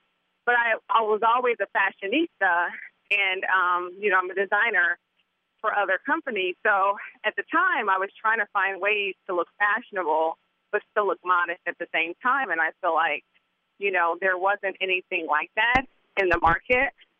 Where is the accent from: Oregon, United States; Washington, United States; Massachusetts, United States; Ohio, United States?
Ohio, United States; Dayton; now in New York City, United States; I'm originally from Dayton, Ohio.